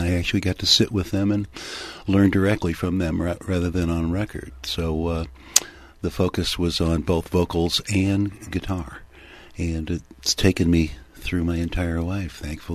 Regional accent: Midwest, United States; I grew up on the Mississippi River in the Midwest, and I heard blues music coming up on late-night radio when I was about 11, 12 years old

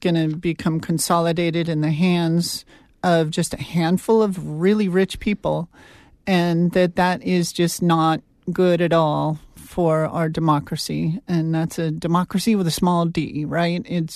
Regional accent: Montana, United States; But as you said, I'm from Montana, and pay attention to the politics there and go back a lot.

